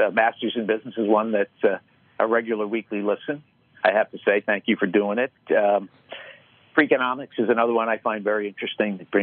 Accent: Boston, Massachusetts, United States; I grew up in Boston

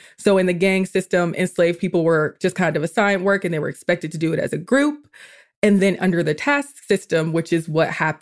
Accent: Atlanta, Georgia, United States; I'm still half city girl because I grew up in the Atlanta area.

